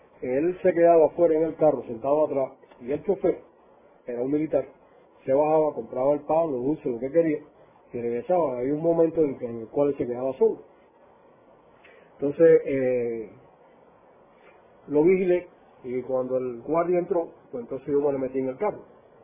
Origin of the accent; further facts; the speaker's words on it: Cuba; Yo soy cubano.